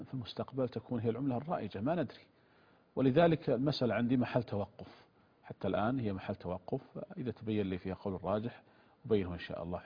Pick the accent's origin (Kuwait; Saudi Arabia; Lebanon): Saudi Arabia; عندنا في المملكة العربية السعودية